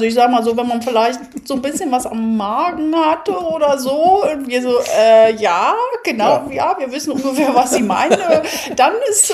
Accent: Rhineland, Germany; Entschuldigung, ich bin Rheinländerin.

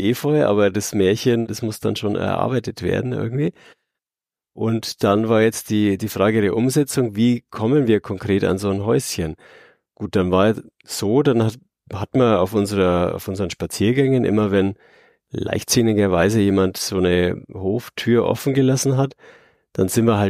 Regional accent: Fürth, Bavaria, Germany; Also ich bin sogar aus Fürth, in Fürth geboren. Ich kenne das halt gar nicht anders.

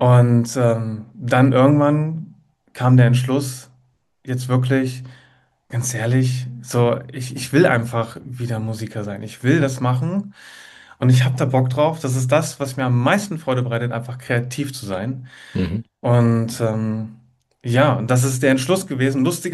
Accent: Salzgitter, Lower Saxony, Germany; Ich bin ja 32 Jahre alt und komme, ja, wie ich gesagt habe, aus Salzgitter.

